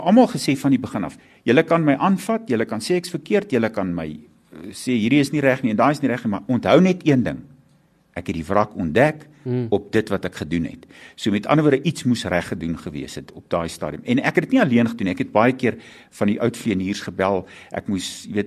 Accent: Pongola, KwaZulu-Natal, South Africa; ek het groot geword in Pongola, in die suikerrietlande

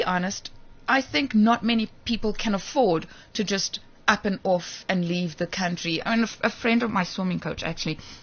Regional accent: South Africa; I mean, to find work now would be impossible as a South African, I think.

